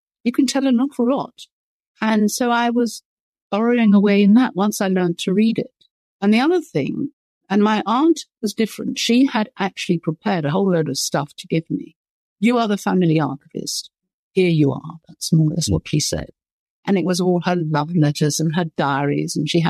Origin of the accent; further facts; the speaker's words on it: London, United Kingdom; I grew up in London.